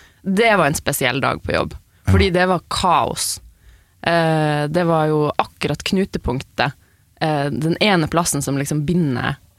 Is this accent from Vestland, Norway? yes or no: no; Alta, Finnmark, Norway; now in Oslo, Norway; Jeg kommer ofte hjem til Alta, jeg elsker å være der, og har liksom egentlig hatt lyst til å flytte hjem hele tiden. Men så flytta hele bandet ned til Oslo.